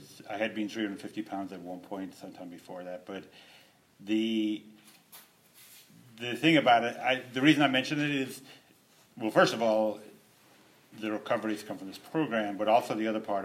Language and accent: English; west of Ireland, Ireland; I'm from Ireland, I grew up there, I grew up on a farm on the West Coast